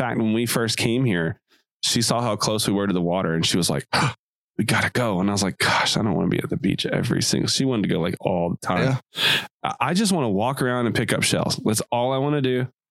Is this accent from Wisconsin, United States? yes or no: no; Arkansas, United States; I grew up in the Nowherevilles of Arkansas.